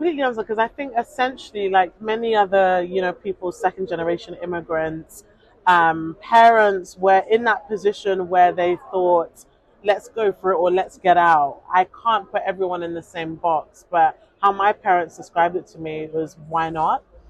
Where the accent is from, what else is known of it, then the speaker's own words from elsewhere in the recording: United Kingdom; For me, of course, I identify as British Nigerian. I'm a Black British Nigerian because I'm proud of all three identities because it shaped me to be who I am.